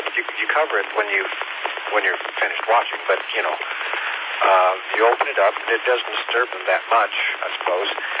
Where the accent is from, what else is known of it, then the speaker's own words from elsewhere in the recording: Tennessee, United States; In my hometown, on top of a mountain that's within the city limits, Bays Mountain, B-A-Y-S.